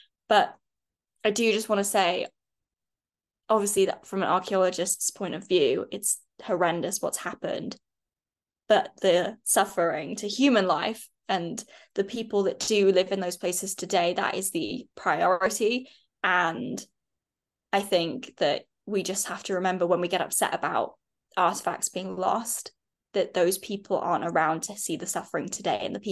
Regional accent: Saudi Arabia; I didn't grow up in England. I grew up in Saudi Arabia.

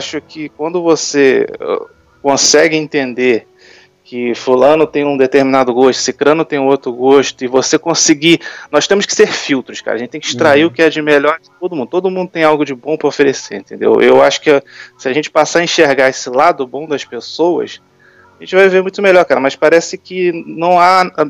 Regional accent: Rio de Janeiro, Brazil; eu sou do Rio de Janeiro.

